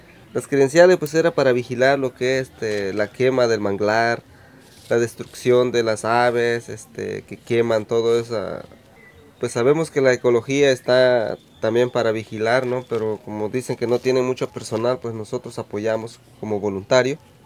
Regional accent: San Martín Caballero, Mexico; born there; Nací aquí en San Martín Caballero, pues me presento como persona indígena.

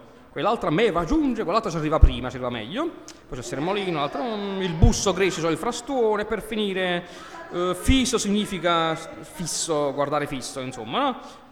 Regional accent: Capua, Campania, Italy; born there

